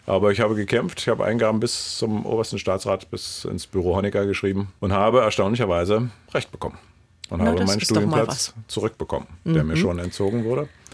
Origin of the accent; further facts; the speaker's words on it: East Germany, Germany; Ich bin ja noch sozusagen im Osten zur Schule gegangen